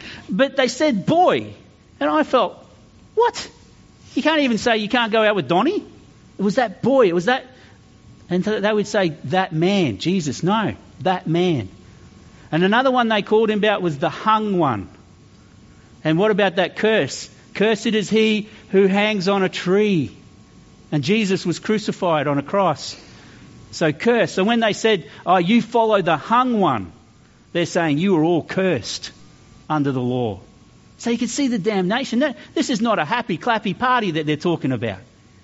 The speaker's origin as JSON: {"language": "English", "town": "Mount Gravatt", "region": "Queensland", "country": "Australia", "said": "it's not important for me that you all know I come from Mount Gravatt."}